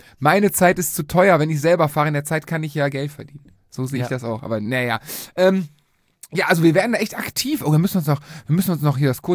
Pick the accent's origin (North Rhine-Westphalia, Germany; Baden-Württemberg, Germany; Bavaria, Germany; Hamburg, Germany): North Rhine-Westphalia, Germany; Cologne; Ich meine, wir kommen aus Köln, da macht man das ja, ne?